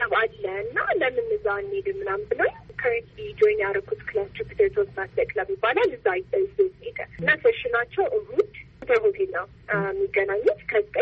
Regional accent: Addis Ababa, Ethiopia; የአዲስ አበባ ነው በዚህ ያደግኩት።

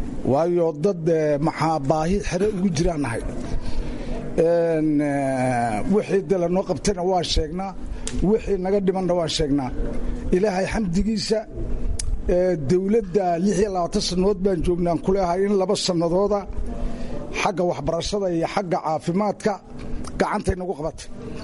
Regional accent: Lughaya, Awdal, Somalia; Gaar ahaan Lughayan ka imid.

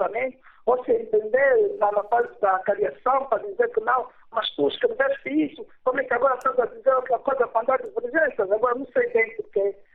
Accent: Angola; diferenças têm que servir para nos unir. Como angolanos, como é isso que nós queremos.

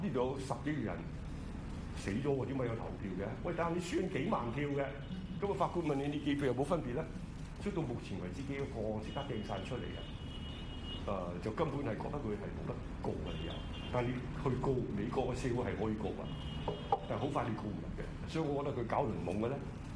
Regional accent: China; 最少唔好即係而家繼續咁以前開片啊，開口埋口指住我哋中國人啊。

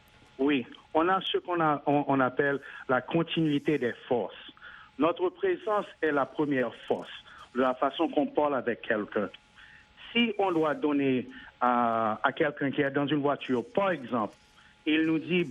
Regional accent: United States; je suis Américain. Donc, je dois me défendre à un point.

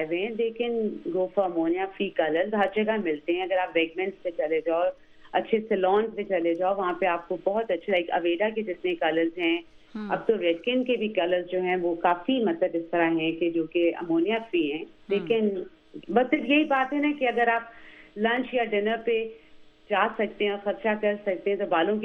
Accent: Pakistan; मैंने कहा I am from Pakistan.

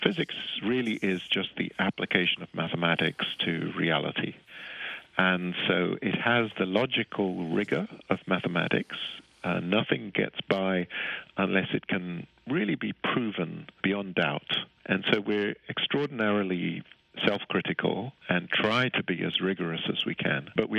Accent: South Africa; I'm South African.

